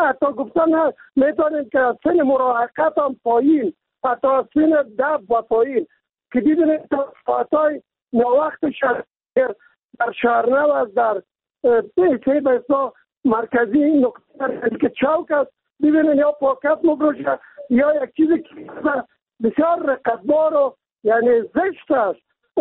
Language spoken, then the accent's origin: Persian; Kabul, Afghanistan; چون من خودم از کابل هستم